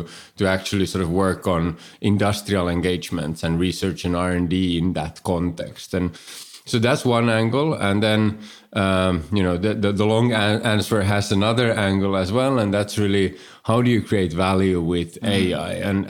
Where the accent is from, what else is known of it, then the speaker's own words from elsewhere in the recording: Finland; first language Swedish; English is a second language; moved away; also born or lived in Germany / London / Stockholm; I'm originally from Finland, but most of my career has been elsewhere. So, you know, we lived in and spent time in Germany, in London, in Stockholm, Sweden. I'm myself a native Swedish speaker, but of course, Finland is a bilingual country, and have sort of roots in many places.